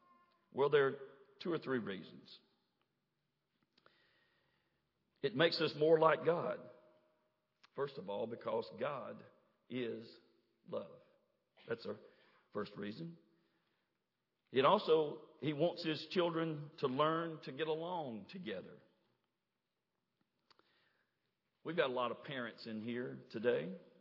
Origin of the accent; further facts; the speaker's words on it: Oakland, Tennessee, United States; when I was growing up as a kid, growing up in Oakland, Tennessee with my brother and my two sisters.